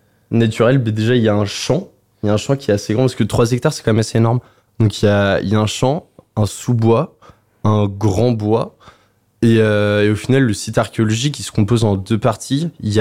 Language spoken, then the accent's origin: French; Nantes, Pays de la Loire, France; also born or lived in Brest / Rennes / Ireland; je suis de Nantes. Je suis de Nantes et après j'ai fait tout le réseau scolaire d'Iouan, donc primaire, collège à Nantes, ensuite lycée à Carré et ensuite Brest, Rennes, Irlande.